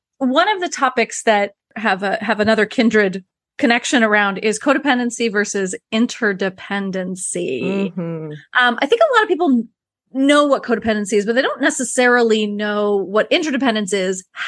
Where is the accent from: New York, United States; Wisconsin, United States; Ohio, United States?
New York, United States; I am a New Yorker.